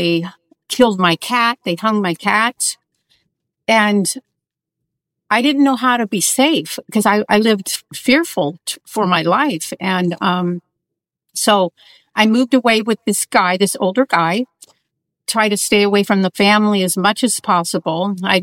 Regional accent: Portland, Oregon, United States; So I was raised in Portland, Oregon. And we had a very large family, yours, mine, and ours.

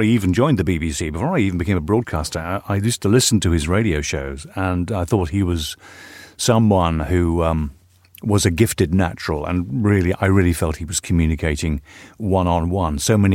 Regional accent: Ireland; Both our fathers are from Belfast. He's from Ireland. I'm from Ireland.

